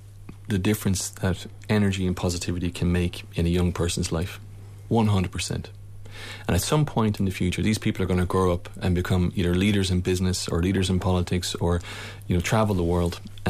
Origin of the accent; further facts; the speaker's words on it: Ireland; me, as an Irishman going out there, had, you know, all sorts of images in my head about what to expect